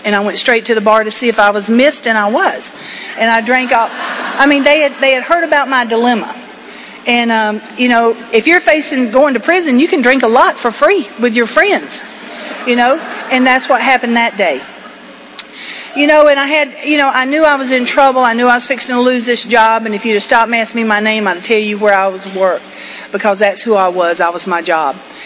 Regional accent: Georgia, United States; now in Port Charlotte, United States; Now, y'all can tell by my voice, my accent, that I didn't come from there. I come from here, from Georgia.

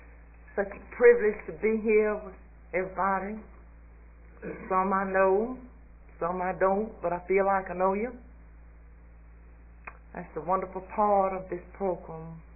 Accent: Montgomery, Alabama, United States; I grew up in Montgomery and I was a mighty immature little old girl.

